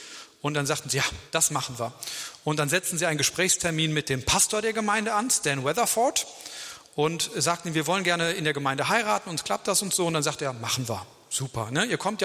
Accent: Bergneustadt, North Rhine-Westphalia, Germany; ich komme aus Bergneustadt. Das ist so ein bisschen profan.

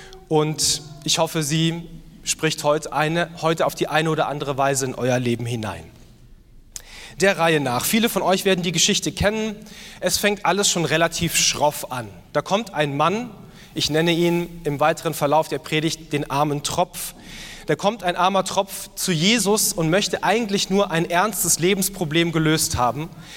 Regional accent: Bavaria, Germany; Ich komme aus Bayern, deswegen Männer in Tracht, Frauen mit Blumenkränzen im Haar.

